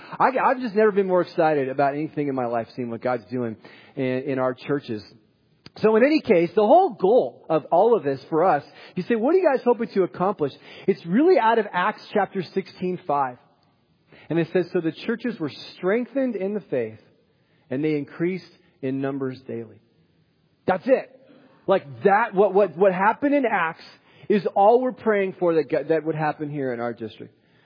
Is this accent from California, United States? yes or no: yes; Los Angeles, California, United States; also born or lived in Simi Valley; now in Phoenix, United States; I live in Phoenix, Arizona, but I come from Los Angeles and from Simi Valley.